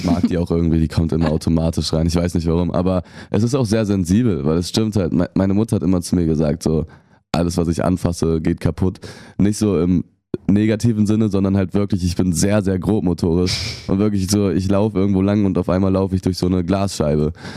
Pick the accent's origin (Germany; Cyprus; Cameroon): Germany; Düsseldorf, North Rhine-Westphalia; ich bin selber aufgewachsen mit so Punkrock-Mucke und so. Ich bin halt auch Düsseldorfer